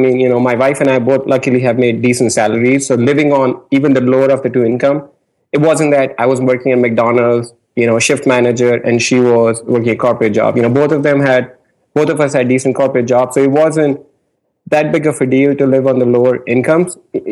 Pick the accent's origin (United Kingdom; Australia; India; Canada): India; now in United States; I am in America. I'm from India.